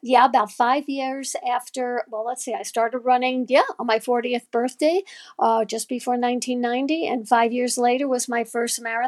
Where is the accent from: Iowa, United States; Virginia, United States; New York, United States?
New York, United States; Brooklyn; I grew up in New York. I'm from Brooklyn, New York, originally.